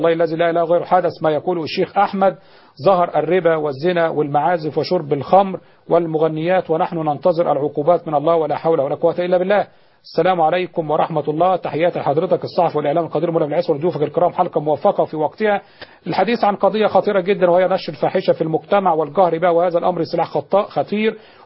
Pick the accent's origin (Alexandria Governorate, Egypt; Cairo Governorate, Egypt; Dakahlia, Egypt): Alexandria Governorate, Egypt; Alexandria; من الإسكندرية